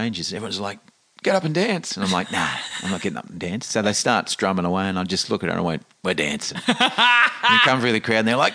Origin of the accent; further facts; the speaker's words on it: Australia; I went, hey, I'm from Australia